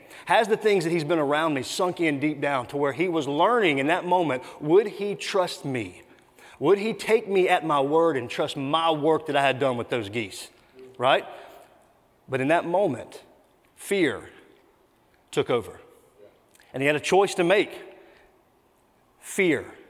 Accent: Mississippi, United States; now in Columbia, United States; originally we're from Mississippi, for those of you who don't know, and we're here in Columbia, South Carolina now

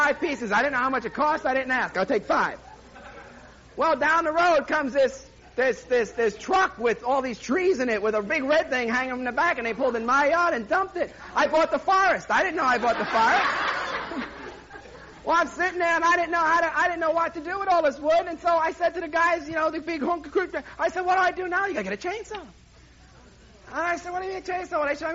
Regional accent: New York, United States; I don't need you. I'm from New York. I'll figure out a way.

